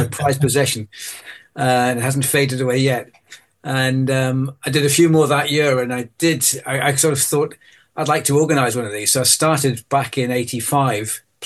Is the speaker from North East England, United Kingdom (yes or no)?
yes; North East England, United Kingdom; now in Ashbourne, United Kingdom; I live in near Ashbourne in Derbyshire, so kind of in the middle of the country now. I am a born and bred Northumbrian. I grew up in Northumberland.